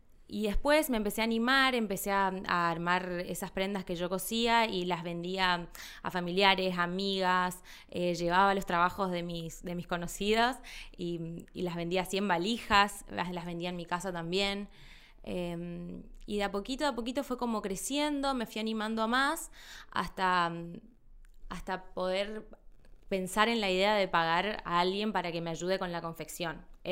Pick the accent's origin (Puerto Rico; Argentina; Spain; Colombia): Argentina; Corrientes; Yo estudié en Resistencia y soy de Corrientes Capital.